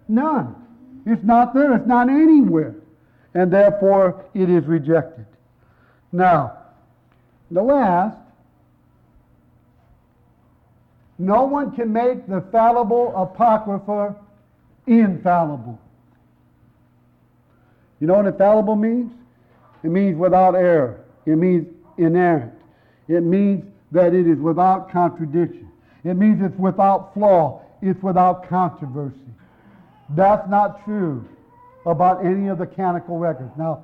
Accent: Gary, Indiana, United States; born there; I was born in Gary, Indiana. Will that ever change?

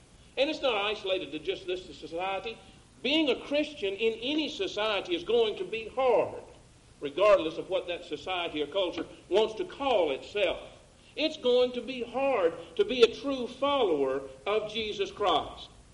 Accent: Atlanta, Georgia, United States; I was raised and I grew up driving in Atlanta.

